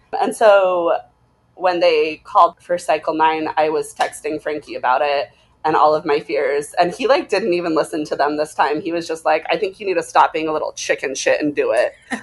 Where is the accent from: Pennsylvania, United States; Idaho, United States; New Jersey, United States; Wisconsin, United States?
Idaho, United States; Boise; I'm from Boise, which is the big town.